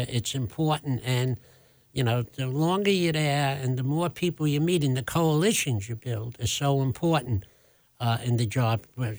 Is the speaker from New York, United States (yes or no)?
yes; Brooklyn, New York, United States; Well, you know, I'm from Brooklyn, New York